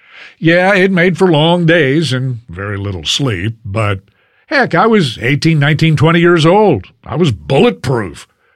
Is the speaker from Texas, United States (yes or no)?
yes; Fort Worth, Texas, United States; I went to TCU in my hometown of Fort Worth.